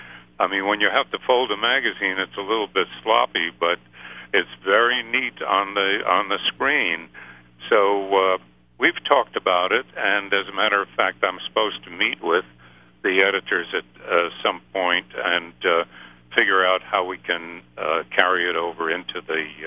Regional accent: Savannah, Georgia, United States; born there; also born or lived in Europe; I was born in Savannah, Georgia, and traveled and lived in a small village in Europe as a child, and then came back to the United States

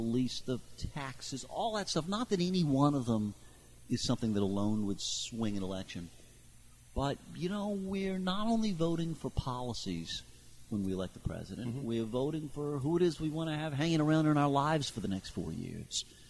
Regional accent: Louisiana, United States; now in New York, United States; if you're somewhere like I am, living in New York, or like my home state of Louisiana

